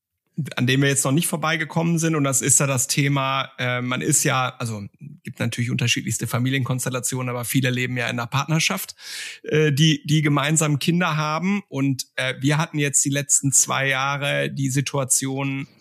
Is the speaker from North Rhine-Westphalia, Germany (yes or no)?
yes; North Rhine-Westphalia, Germany; also born or lived in Switzerland; auch wenn ich lange in der Schweiz gelebt habe, komme ich ja aus dem Westen Deutschlands oder aus dem Ruhrgebiet, da sind die Leute für große Direktheit bekannt.